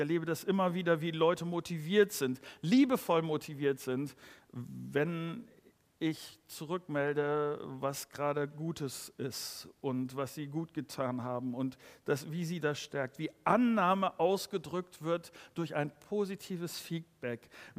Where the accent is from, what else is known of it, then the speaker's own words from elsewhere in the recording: Netherlands; das darf ich, glaube ich, als Holländer sagen